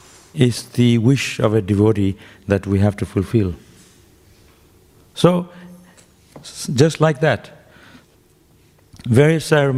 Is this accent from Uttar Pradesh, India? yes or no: yes; Vrindavan, Uttar Pradesh, India; I grew up also in Vrindavan.